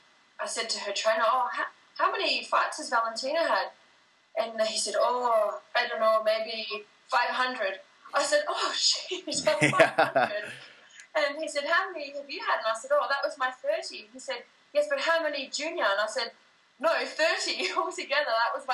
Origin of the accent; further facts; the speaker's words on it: Australia; But I think for me as an Australian, we're so laid back here